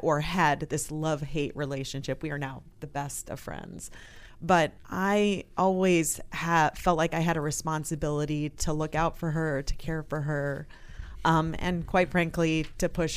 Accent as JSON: {"language": "English", "town": "Quad Cities", "region": "Illinois", "country": "United States", "tie": "born or raised there", "said": "Originally from the Quad Cities, Illinois."}